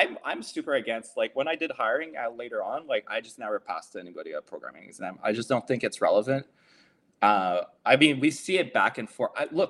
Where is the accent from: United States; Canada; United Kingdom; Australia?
Canada; Montreal, Quebec; I applied because I'm from Montreal.